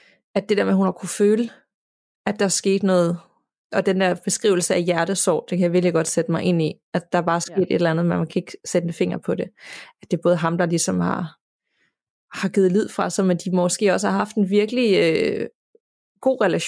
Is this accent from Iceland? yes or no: yes; Iceland; Jeg er opvokset i Island på en lille ø uden for fastlandet.